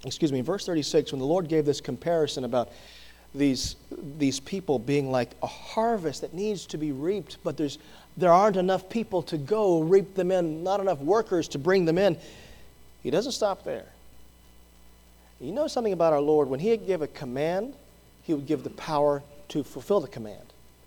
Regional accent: Hawaii, United States; I grew up in Hawaii, so I know people look at Hawaii.

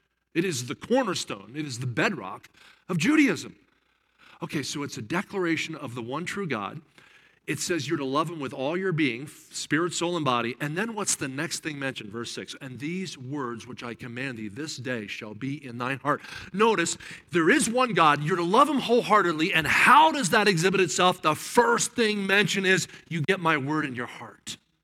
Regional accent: Delaware Valley, United States; Okay, so I grew up in the Delaware Valley.

